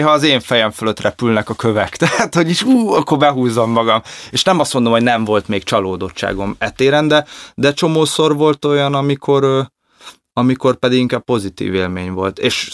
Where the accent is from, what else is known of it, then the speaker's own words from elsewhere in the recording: Óbuda, Budapest, Hungary; az utcában, ahol felnőttem, itt Óbudán